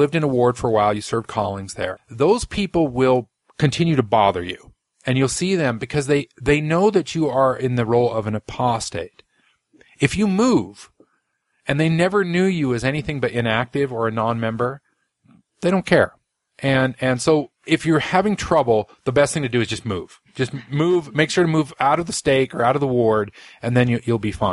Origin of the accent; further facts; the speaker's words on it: Utah, United States; Being born and raised in Utah, I know the majority are Mormons.